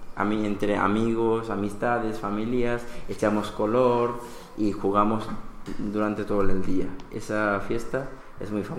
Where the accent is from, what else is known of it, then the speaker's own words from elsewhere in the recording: Santiniketan, West Bengal, India; Spanish is a second language; En India es mi pueblo. Mi pueblo me encanta, en Santiniketan, donde yo crecí desde pequeñito.